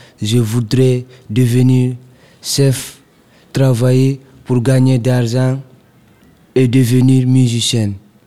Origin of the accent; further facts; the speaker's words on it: Guinea; Sur mes origines, je peux dire que je viens de Guinée